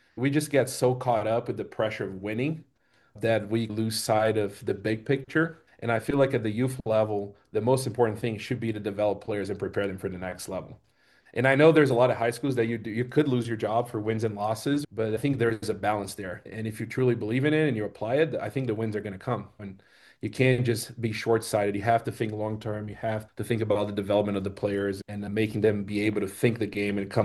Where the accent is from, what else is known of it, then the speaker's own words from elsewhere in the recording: Brazil; When I grew up in Brazil